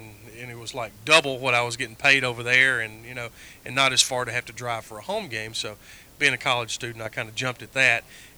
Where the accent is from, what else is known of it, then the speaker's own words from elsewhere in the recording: Columbia, United States; Growing up in Columbia, I came here to school, to middle.